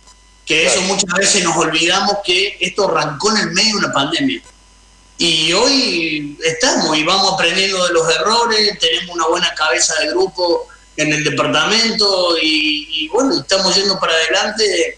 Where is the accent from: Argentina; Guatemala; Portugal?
Argentina; acá en el consulado de Paraguay, la mitad somos argentinos y la mitad son paraguayos